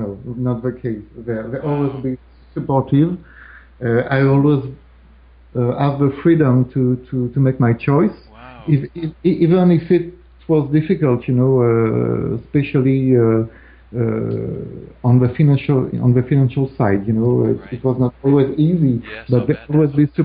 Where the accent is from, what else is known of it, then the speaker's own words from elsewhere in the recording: Nantes, Pays de la Loire, France; English is a second language; now in Rouen, France; I was born in Nantes, which is in west of France, a large town, a big town. I was raised here. Now I live in Rouen. It's really near Paris.